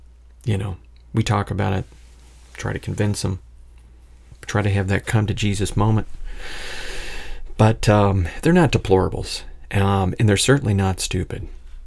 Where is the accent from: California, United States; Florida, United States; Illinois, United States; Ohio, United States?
Florida, United States; West Palm Beach; And like I said, spinning records in an adult nightclub in West Palm Beach? My God, that's my hometown.